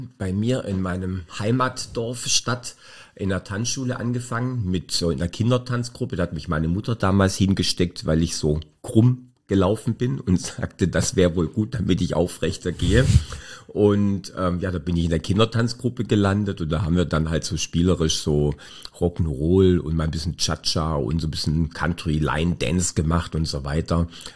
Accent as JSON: {"language": "German", "region": "Baden-Württemberg", "country": "Germany", "said": "Ich bin ein Oberschwabe, ja."}